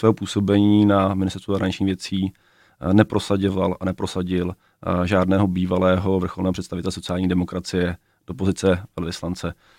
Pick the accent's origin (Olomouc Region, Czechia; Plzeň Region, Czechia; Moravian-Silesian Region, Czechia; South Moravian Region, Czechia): Plzeň Region, Czechia; now in Prague, Czechia; A já sice jsem člověk, který žije v Praze, ale také z Prahy nepocházím. Já jsem původem z Plzeňska a rád se do svého rodného kraje vracím a znám problémy kraje.